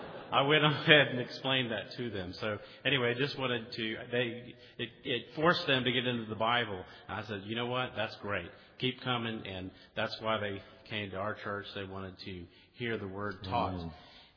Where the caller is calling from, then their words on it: Chattanooga, Tennessee, United States; from Chattanooga.